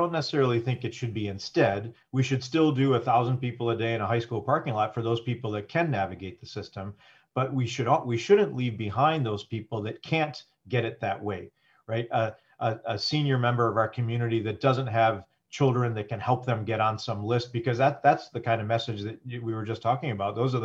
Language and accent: English; Flint, Michigan, United States; So I'm an ear, nose, and throat physician here in my hometown of Flint, Michigan.